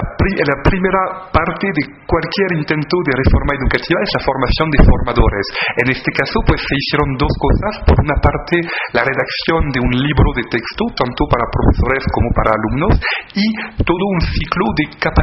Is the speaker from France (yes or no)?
yes; France; Spanish is a second language; now in Mexico; siendo yo el francés de nacionalidad